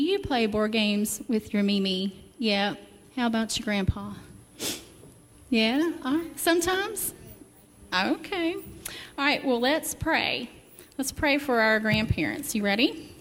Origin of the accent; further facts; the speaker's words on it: the South, United States; Now, I grew up in the South, and I had a great aunt.